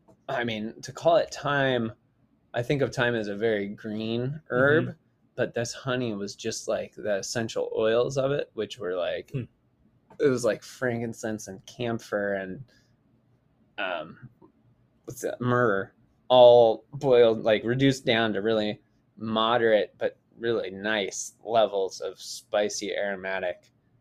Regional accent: California, United States; I grew up in Southern California, growing, smelling orange blossoms

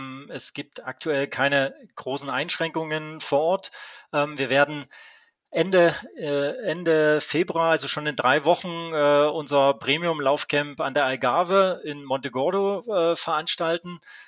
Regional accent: Leipzig, Saxony, Germany; Also ich komme ja aus Leipzig

